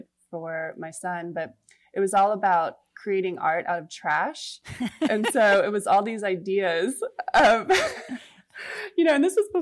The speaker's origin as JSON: {"language": "English", "town": "Rockville", "region": "Maryland", "country": "United States", "tie": "born or raised there", "moved": "as an adult", "said": "I am from Rockville, Maryland, a suburb of DC. I grew up there. I went to college there, University of Maryland."}